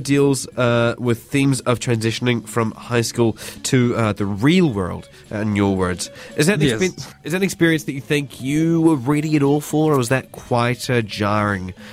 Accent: Invercargill, Southland, New Zealand; I mean, I'm from Invercargill

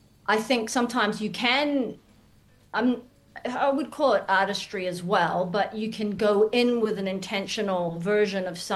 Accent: United States; I wasn't necessarily raised in that space. I have absolutely no problem with it. I was raised in America, which a lot of friends who are Black Baptist, and you've got gospel music

